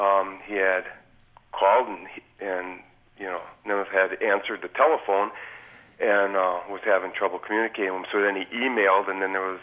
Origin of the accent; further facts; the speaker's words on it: Milwaukee, Wisconsin, United States; And originally, I'm from the Milwaukee area, and I just live in Northern California now.